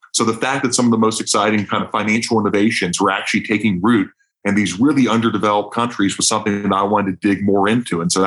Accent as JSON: {"language": "English", "region": "Louisiana", "country": "United States", "said": "I am from Louisiana, got my undergraduate degree from Louisiana State University, LSU"}